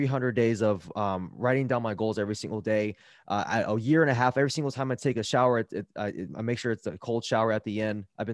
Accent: Los Angeles, California, United States; When I was growing up in East LA, I remember I was on the playground.

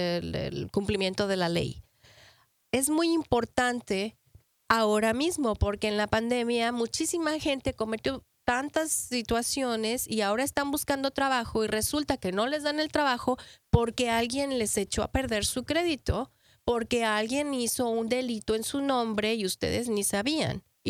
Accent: Mexico; Yo soy mexicana.

